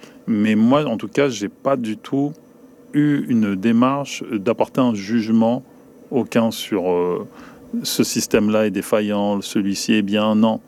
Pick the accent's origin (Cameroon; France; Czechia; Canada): France; born there; Je suis né en France, de toute façon.